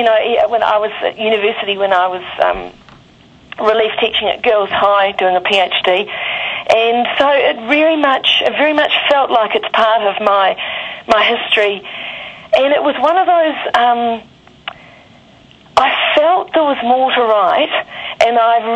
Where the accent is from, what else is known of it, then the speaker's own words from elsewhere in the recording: Christchurch, Canterbury, New Zealand; Well, I am from Christchurch